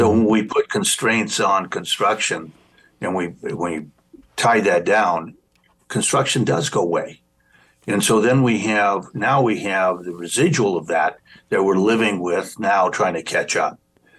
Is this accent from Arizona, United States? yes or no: no; Los Angeles, California, United States; I grew up in Los Angeles. I grew up in tenement houses in the 50s